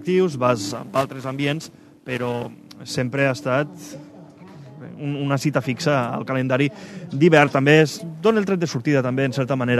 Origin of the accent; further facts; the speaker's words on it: Flix, Catalonia, Spain; Jo sóc de Flix